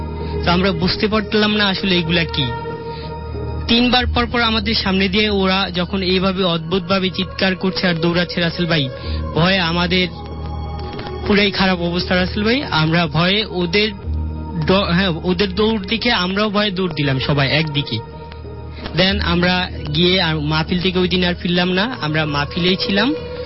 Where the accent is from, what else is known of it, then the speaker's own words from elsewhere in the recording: Comilla, Chittagong Division, Bangladesh; now in Dhaka, Bangladesh; ঘটনাটি ঘটেছিল 2013 সালের দিকে আমার গ্রামের বাড়ি কুমিল্লাতে। তো রাসেল ভাই, আমার গ্রামটা কুমিল্লাতে আপনার ঢাকা চট্টগ্রাম মহাসড়কের ডান পাশে অবস্থিত।